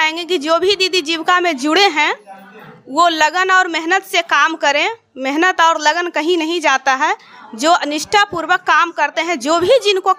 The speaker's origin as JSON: {"language": "Hindi", "town": "Dulchanpur", "region": "Bihar", "country": "India", "said": "ग्राम दुलचनपुर और मैं पंचायत हवनपुरा की रहने वाली हूँ।"}